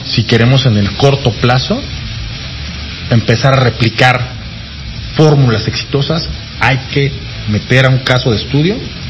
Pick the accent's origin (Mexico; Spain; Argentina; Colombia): Mexico; yo creo que como mexicanos no estamos conscientes de lo relevante que es la manufactura mexicana